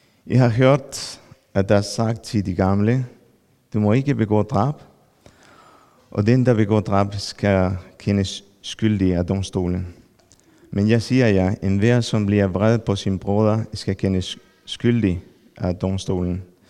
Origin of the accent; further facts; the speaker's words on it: Peru; Danish is a second language; now in Denmark; Jeg kommer fra Peru. Flyttede her i 2006. Jeg er gift med en bornholmer.